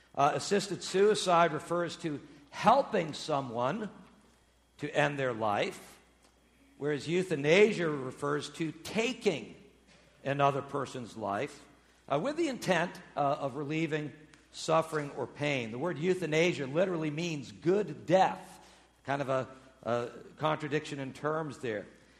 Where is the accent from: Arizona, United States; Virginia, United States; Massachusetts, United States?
Massachusetts, United States; Right now in the state of Massachusetts, my home state, where I hail from